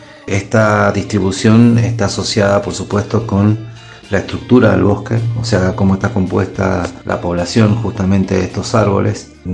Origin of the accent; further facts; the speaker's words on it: Godoy Cruz, Mendoza, Argentina; born there; Nací en Godoy Cruz, en Mendoza